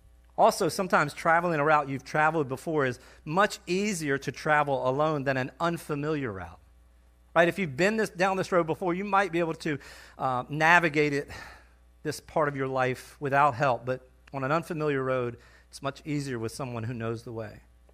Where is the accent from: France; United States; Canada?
United States; Delaware; I wasn't familiar with this route like I was, say, to go to my hometown in Delaware earlier in the year.